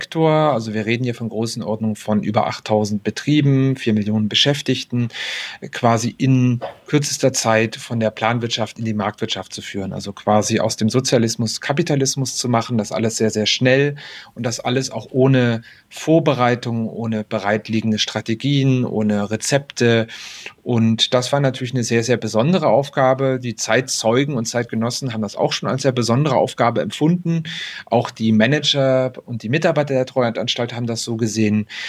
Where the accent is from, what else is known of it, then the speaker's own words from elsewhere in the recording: Hettstedt, Saxony-Anhalt, Germany; in meiner Heimatstadt Hettstedt